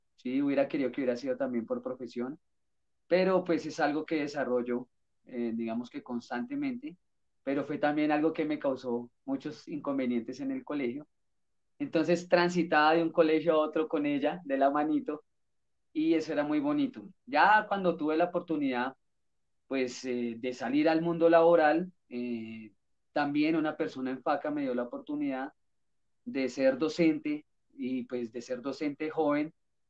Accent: Facatativá, Cundinamarca, Colombia; moved away as an adult; now in Bogotá, Colombia; soy oriundo de Facatativá, Cundinamarca. Llegué en el año 2008 aquí a Bogotá a estudiar

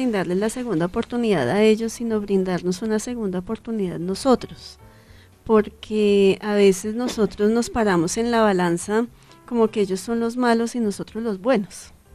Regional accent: Colombia; como colombianos y como ciudadanos también de esta maravilla de tierra que nosotros tenemos.

